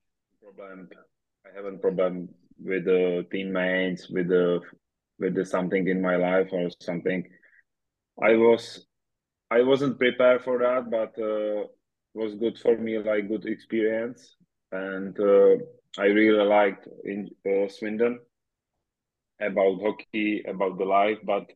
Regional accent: Czechia; English is a second language; moved away as an adult; also born or lived in Slovakia; I started in the Czech Republic, like so close to my hometown, and after juniors, I want to try like something a little bit more, a little bit better, and I moved to Slovakia.

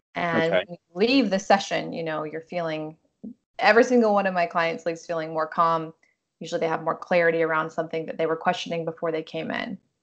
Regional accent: Virginia, United States; I grew up in Southwest Virginia in the mountains in a really tiny town, born and raised there

